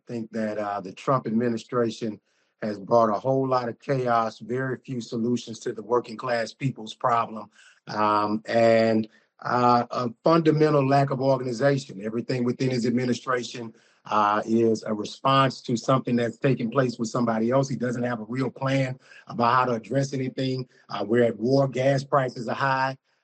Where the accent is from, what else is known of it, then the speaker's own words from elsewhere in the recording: Louisiana, United States; I'm from Louisiana. Jeff Landry, my governor, is off on these quests in Greenland